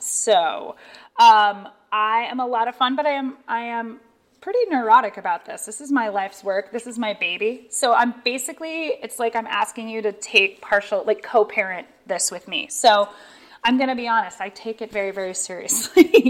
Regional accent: Midwest, United States; moved away as an adult; now in New York, United States; I'm a Midwesterner that transitioned into an adult as a New Yorker. So I've got that mindset.

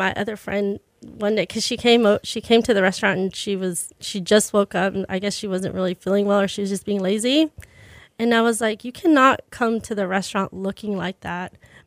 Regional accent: Pearland, Texas, United States; So I'm from Pearland, so location number 2 has to be somewhere down south, either in Pearland or like Bay Area.

